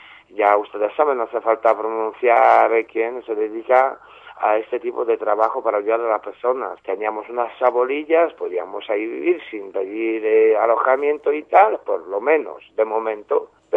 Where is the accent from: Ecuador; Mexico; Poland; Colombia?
Poland; now in Spain; Soy de Polonia.